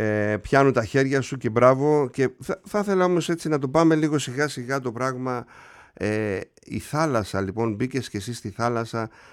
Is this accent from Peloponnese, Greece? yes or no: no; Kasos, South Aegean, Greece; κατάγεται από το νησί μου, από την Κάσο μας λοιπόν